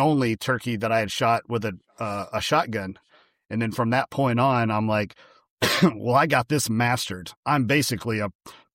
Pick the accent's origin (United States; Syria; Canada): United States; Lexington, Kentucky; I grew up in Lexington, Kentucky, more or less. Just a little south of there, a little town called Jessamine County.